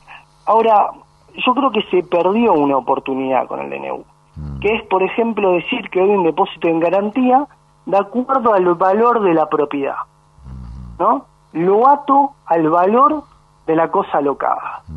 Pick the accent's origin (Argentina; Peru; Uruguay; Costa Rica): Argentina; ¿nosotros como argentinos, entre el locador y locatario, vamos a empezar a confiar entre nosotros?